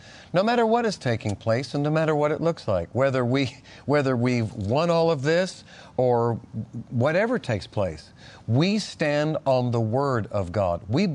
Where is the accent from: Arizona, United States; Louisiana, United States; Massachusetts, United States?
Massachusetts, United States; Cape Cod; You know, it's interesting, buddy, that where I grew up in Massachusetts, on Cape Cod, where the Pilgrims first landed.